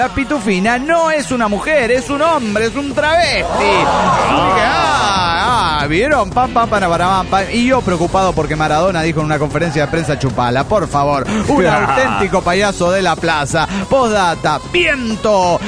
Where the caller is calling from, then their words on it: Golden, Colorado, United States; de Golden Colorado.